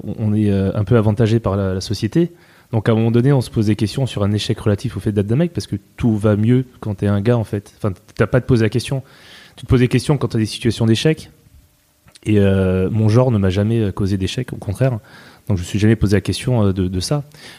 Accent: Île-de-France, France; born there; Alors que je suis né dans le 92

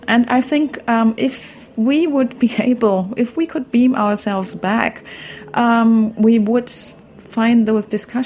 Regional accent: Berlin, Germany; English is a second language; I grew up in Berlin.

